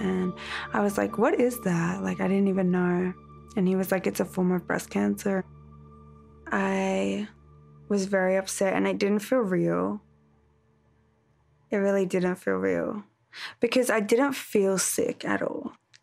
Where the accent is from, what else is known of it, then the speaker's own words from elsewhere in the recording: Brisbane, Queensland, Australia; I'm from Australia and Brisbane. I have 5 brothers and we all played basketball together.